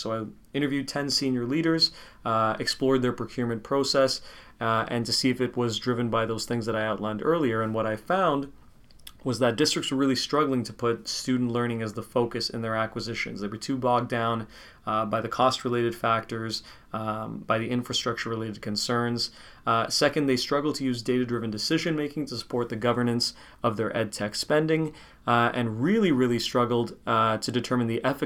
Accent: Hamilton, Ontario, Canada; 25, almost 26 years old, a recent Brock graduate, like Dr. Rutherford said. I'm from Hamilton, Ontario.

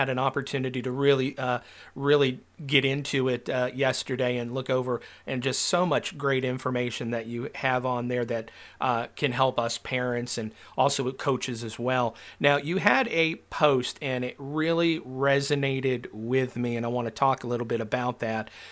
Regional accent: New England, United States; My high school that I grew up in New England, you know, we were winning state championships back in the early 70s and 80s

